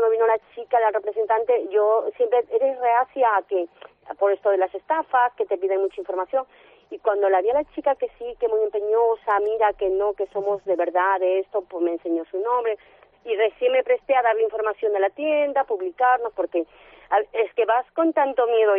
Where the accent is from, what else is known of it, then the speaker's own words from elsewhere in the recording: Peru; now in Spain; yo vengo de Perú y yo ahí siempre me ha gustado esto del comercio